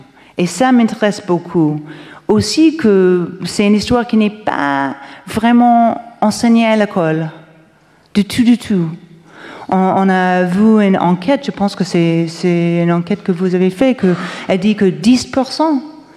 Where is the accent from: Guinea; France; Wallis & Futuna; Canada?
Canada; Je viens du Canada.